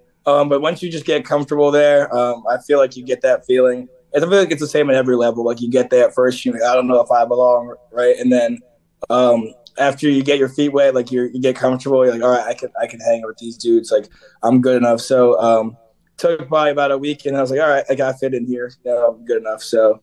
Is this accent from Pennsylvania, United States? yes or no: yes; Philadelphia, Pennsylvania, United States; it's really just been a fun time growing up in Philadelphia.